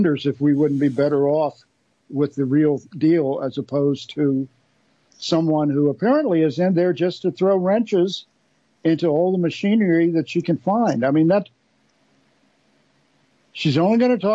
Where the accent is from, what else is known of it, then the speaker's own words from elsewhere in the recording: Virginia, United States; I mean, I'm old enough to remember the Byrd political dynasty in my home state of Virginia.